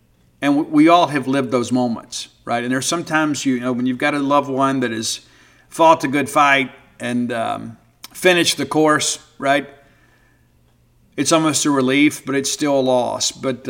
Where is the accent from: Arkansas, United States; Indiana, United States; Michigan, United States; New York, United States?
Arkansas, United States; Little Rock; And it's still just amazing to me that we had this Victorian Gothic beauty growing up in Little Rock, Arkansas, of all places.